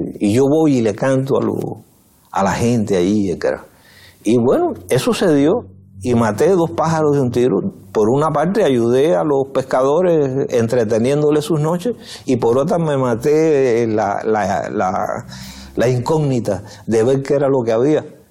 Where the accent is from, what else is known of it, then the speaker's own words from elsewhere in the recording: San Antonio de los Baños, Artemisa, Cuba; las bases de aquí de La Habana, de San Antonio de los Baños, que es mi pueblo.